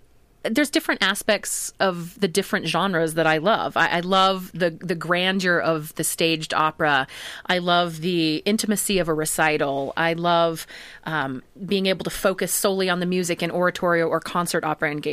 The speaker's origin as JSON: {"language": "English", "region": "Washington", "country": "United States", "tie": "born or raised there", "said": "I love to come back to my well, Oregon's not my home state, but my home state. It's like Washington and Oregon are the same place."}